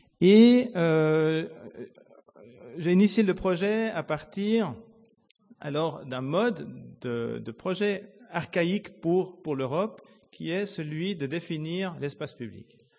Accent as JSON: {"language": "French", "town": "Lausanne", "region": "Vaud", "country": "Switzerland", "said": "Donc évidemment, moi je viens de Lausanne, je leur montre ça."}